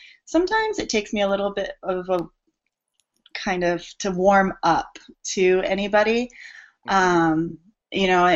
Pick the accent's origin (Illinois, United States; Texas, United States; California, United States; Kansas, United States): California, United States; Yorba Linda; But I grew up in a small town called Yorba Linda, which is just near like Anaheim, Disney.